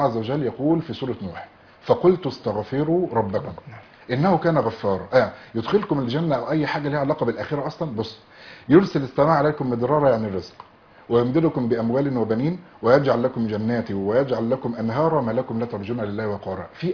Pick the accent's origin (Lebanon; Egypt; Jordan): Egypt